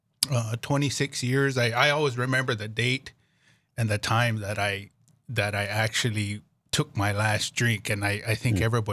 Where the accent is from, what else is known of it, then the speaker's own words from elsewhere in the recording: New Town, North Dakota, United States; also born or lived in Denver, United States; Well, I'm originally from North Dakota here. I grew up on the Fort Berthold Indian Reservation in partial North Dakota and Newtown, North Dakota. Pretty much lived there all of my life till I got old enough to leave, and then I spent some time down in Denver, Colorado